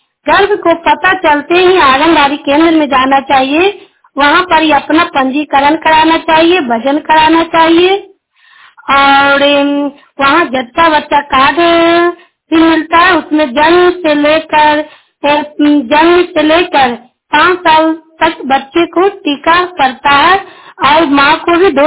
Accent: Bhakri, Bihar, India; और मैं धनरुआ प्रखंड भकरी गांव की रहने वाली हूँ।

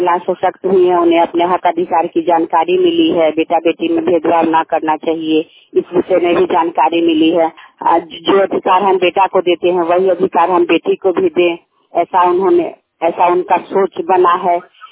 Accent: Bhagwanpur, Bihar, India; मैं भगवानपुर प्रखंड के वैशाली जिले की रहने वाली हूँ, एक नंबर वार्ड की हूँ।

